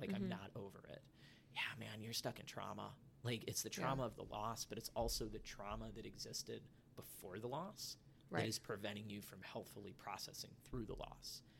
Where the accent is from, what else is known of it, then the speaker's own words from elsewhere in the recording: Northville, Michigan, United States; I grew up in Northville, Michigan. I grew up in a high achieving culture.